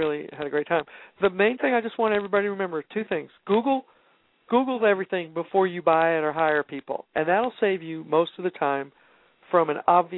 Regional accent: Manhattan, New York, United States; now in Texas, United States; Yeah, because I come from Manhattan and I live in Texas.

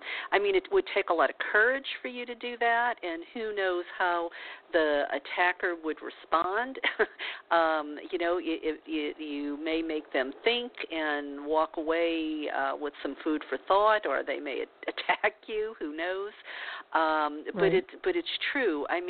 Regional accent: the South, United States; I mean, I was brought up in the South, and I will say, here on live radio that, I grew up a racist because I didn't know any better

